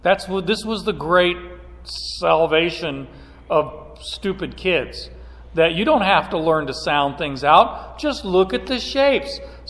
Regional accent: Phoenix, Arizona, United States; I grew up in northern Phoenix. It wasn't even really part of the city limits. It was a farm, 15 miles from downtown Phoenix.

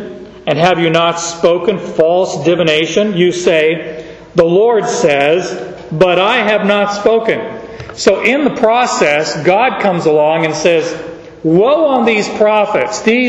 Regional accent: Southwest, United States; I grew up in the Southwest, and at night you'd hear the coyotes everywhere

